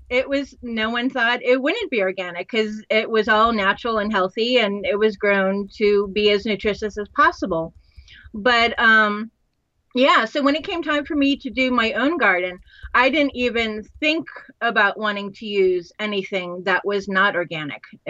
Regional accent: Miami, Florida, United States; And I was also fortunate growing up in Miami. We had a mango tree. We had orange trees and grapefruit trees.

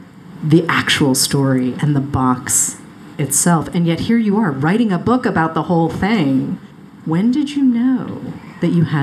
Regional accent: Boston, Massachusetts, United States; I mean, I'm a Bostonian living in exile by choice.

